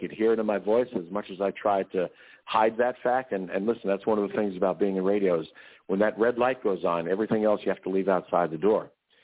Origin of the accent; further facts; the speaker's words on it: New York, United States; And I always remember growing up in New York, he was a disc jockey who is still doing his thing up there these days at the age of 87.